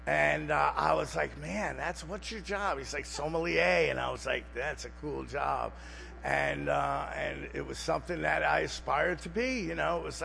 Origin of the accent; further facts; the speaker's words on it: New York, United States; So growing up in New York was one thing.